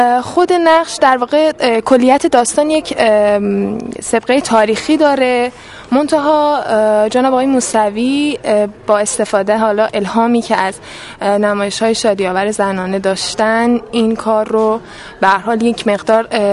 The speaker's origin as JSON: {"language": "Persian", "region": "Isfahan", "country": "Iran", "said": "من خودم هم اصفهانی هم، توفیق بوده که من بتونم نقش رو بازی کنم به نمایندگی از حالا شهر خودم"}